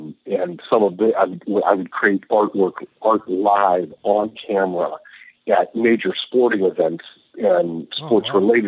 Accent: Erie, Pennsylvania, United States; I started selling my art to local galleries in my hometown of Erie, Pennsylvania, right up on Lake Erie. And it's a very historical town.

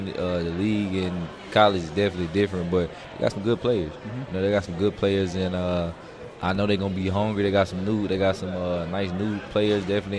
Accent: Horn Lake, Mississippi, United States; I mean, I'm from Horn Lake, Mississippi. My school, we didn't have too many guys of any guys going big power five D1.

